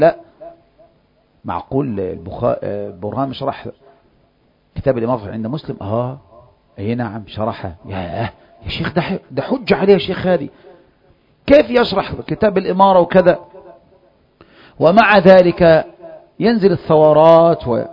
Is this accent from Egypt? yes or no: yes; Egypt; يعني لو قام الحزبون عندنا في مصر مشروع